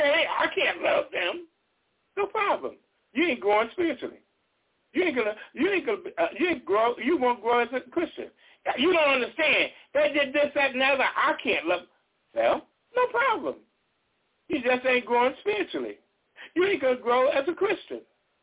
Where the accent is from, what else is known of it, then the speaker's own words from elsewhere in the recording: Missouri, United States; I'm from Missouri. You got to show me.